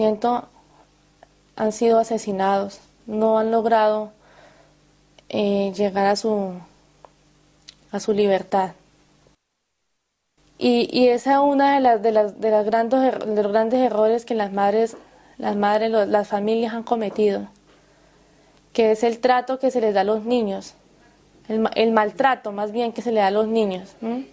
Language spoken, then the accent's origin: Spanish; Colombia; soy colombiana, estoy en el quinto semestre de trabajo social.